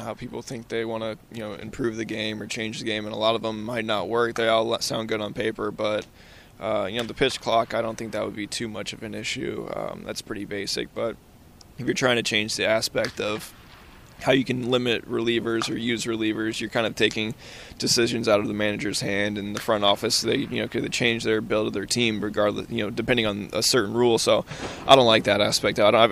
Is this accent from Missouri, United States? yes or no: yes; St. Louis, Missouri, United States; I knew Bishop was from St. Louis, and obviously I grew up in St. Louis as well.